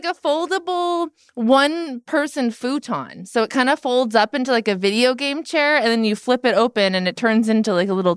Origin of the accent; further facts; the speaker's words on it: Camarillo, California, United States; I went to UC Santa Barbara honorarily because I grew up in Camarillo. So like when I was a teenager, I would party at UCSB.